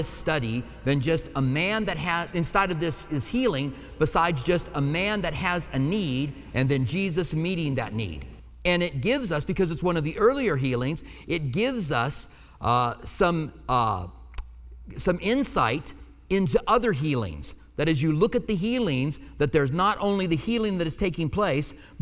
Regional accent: Minnesota, United States; accent: Minnesota; That's my Minnesota accent, by the way.

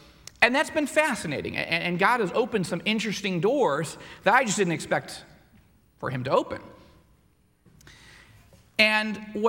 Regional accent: Rochester, New York, United States; this host actually was from my hometown of Rochester, New York. I grew up just outside of Rochester.

